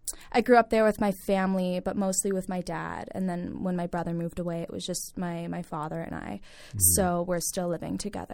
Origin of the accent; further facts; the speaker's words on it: Halifax, Nova Scotia, Canada; Born and raised in Halifax, Nova Scotia.